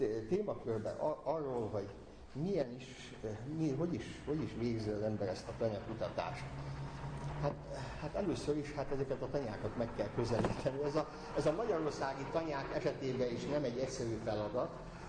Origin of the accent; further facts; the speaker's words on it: Vojvodina, Serbia; born there; aki a Bácskába születtem, olyan sík a föld, mint az asztal